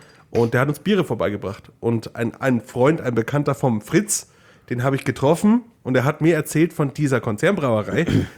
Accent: Bavaria, Germany; Aber halt bei uns in Bayern. Bei uns in Bayern.

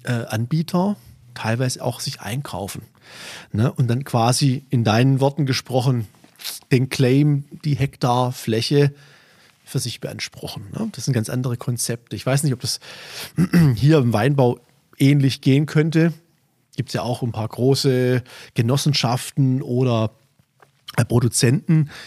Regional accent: Winnenden, Baden-Württemberg, Germany; ich komme ja aus Winnenden, wie du weißt

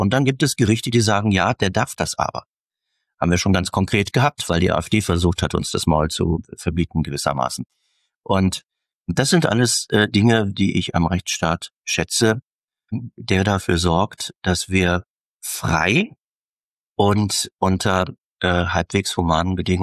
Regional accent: Lower Saxony, Germany; Ich bin in Niedersachsen zur Schule gegangen

